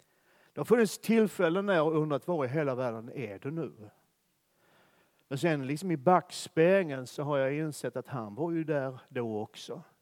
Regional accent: Malmö, Skåne, Sweden; Jag växte upp i Malmö. Världens vackraste stad.

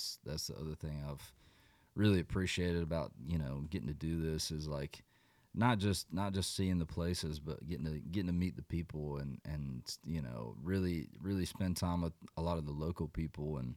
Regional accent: North Carolina, United States; And so we're like 45 minutes west of Asheville. So there was some flooding in my hometown that was pretty gnarly.

